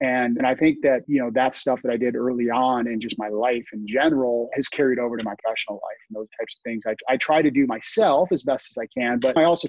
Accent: California, United States; also born or lived in East Coast; So I'm originally from the East Coast, but grew up on the West Coast. So spent most of my life in Southern California.

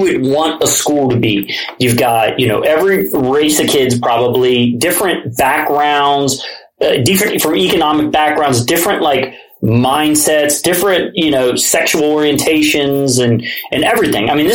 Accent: Cincinnati, Ohio, United States; I grew up in Price Hill too, and I lived behind the First Skyline.

